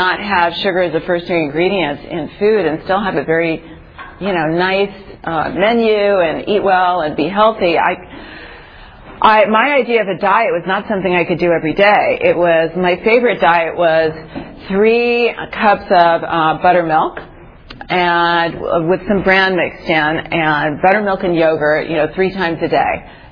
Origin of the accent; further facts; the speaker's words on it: New York City, New York, United States; born there; I was born in New York City.